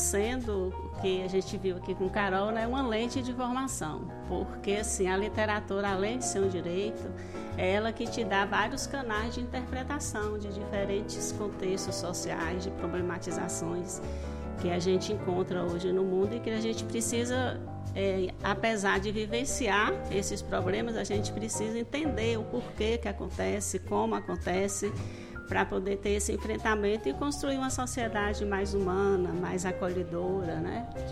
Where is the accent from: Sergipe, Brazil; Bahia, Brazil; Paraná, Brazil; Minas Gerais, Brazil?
Bahia, Brazil; eu sou do interior da Bahia, era difícil chegar livros naquele interiorzão da Bahia.